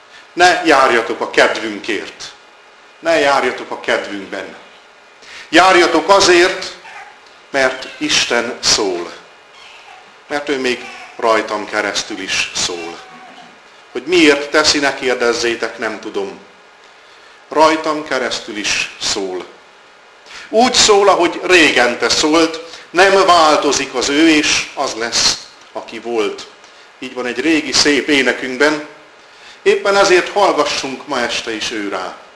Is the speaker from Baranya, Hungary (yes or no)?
no; Debrecen, Hajdú-Bihar, Hungary; Én homokkerti vagyok, Debrecen homokkerti részén nőttem föl.